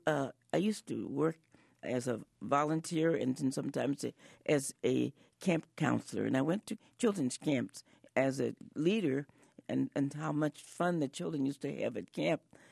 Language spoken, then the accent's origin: English; Chicago, Illinois, United States; also born or lived in St. Louis; I was born in St. Louis, Missouri, but I grew up in Chicago, Illinois. And we had a wonderful theater called the Regal Theater.